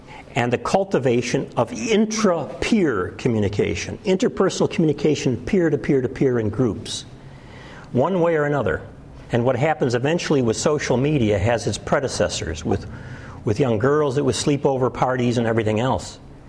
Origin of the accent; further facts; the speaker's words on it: Chicago, Illinois, United States; I grew up in the Chicago area, and on the northwest side near O'Hare Airport where I grew up